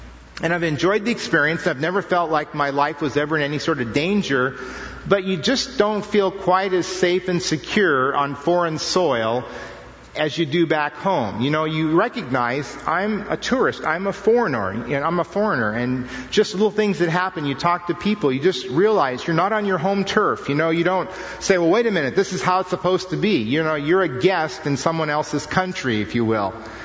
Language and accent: English; United States; Yeah, I'm an American. I'm home again, you know? This is my home turf.